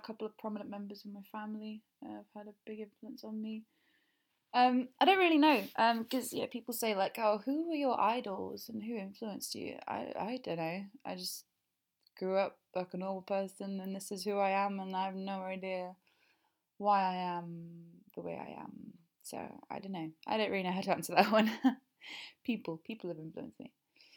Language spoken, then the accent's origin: English; England, United Kingdom; accent: English, slightly southern; my accent is so, like, base level, basic as fuck English.